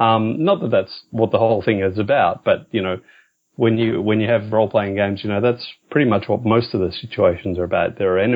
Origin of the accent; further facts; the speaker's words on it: Australia; as we mentioned, I'm an Australian. We never really had the satanic panic here in Australia about role playing games.